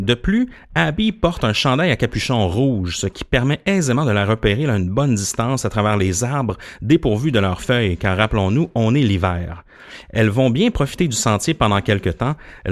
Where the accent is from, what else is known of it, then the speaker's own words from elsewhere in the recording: Quebec, Canada; Ouais, moi, je viens de la Gaspésie, puis je me rappelle à Gaspé, j'allais souvent me balader sur la traque de chemin de fer